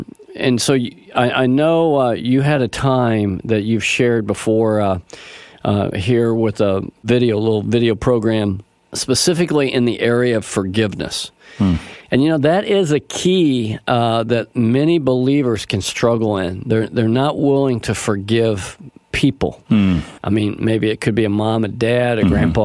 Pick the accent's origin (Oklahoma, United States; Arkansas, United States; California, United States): Oklahoma, United States; Tulsa; I am originally from Tulsa, Oklahoma. Kathy and I both are from Oklahoma, and that's where we met at 4 years of age in church.